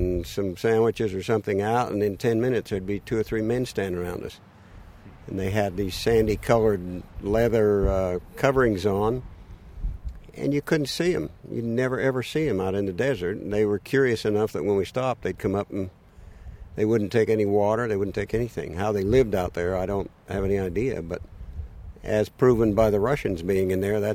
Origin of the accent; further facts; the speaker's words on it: United States; Every time they play the national anthem, I get a tear in my eye. So I'm as true an American as you'll ever find.